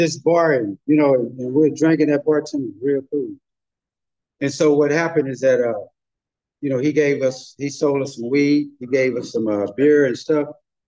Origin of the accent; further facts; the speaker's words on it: Cleveland, Ohio, United States; moved away; I'm from Cleveland, Ohio. I moved to California in 85.